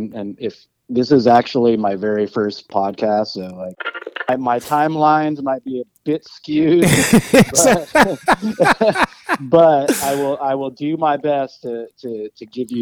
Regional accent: Chula Vista, California, United States; I grew up in San Diego, yeah. So I grew up in the South Bay, so like southern San Diego, this area called Chula Vista.

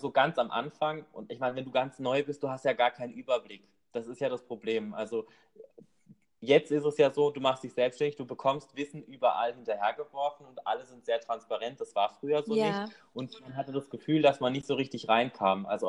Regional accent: Rastatt, Baden-Württemberg, Germany; ich komme ursprünglich aus Rastatt. Und Rastatt ist eine Barockstadt, das heißt, bei uns wird im Schloss geheiratet

